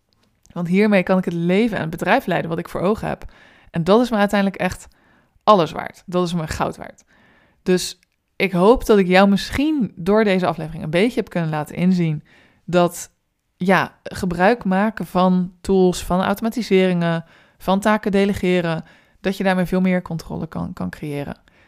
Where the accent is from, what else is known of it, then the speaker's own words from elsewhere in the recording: Rotterdam, South Holland, Netherlands; Ik ben een Rotterdamse.